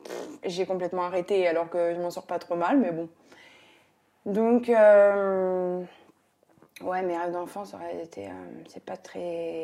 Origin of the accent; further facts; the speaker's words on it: Pierrefitte-sur-Seine, Île-de-France, France; also born or lived in Saint-Denis; now in Vauréal, France; j'ai 29 ans, donc j'ai 30 ans dans 5 ans. J'habite à Vauréal dans le 95 et je venais de Pierrefitte. Je suis née à Saint-Denis exactement.